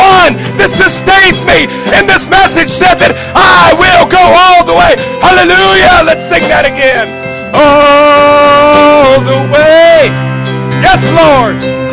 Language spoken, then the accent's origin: English; Ohio, United States; now in Sarasota, United States; he's been up to my hometown up in Ohio. I am a northerner. But I chose to come be with you. I chose to leave my home in the cold, frozen north and to enjoy 75 degree Februarys.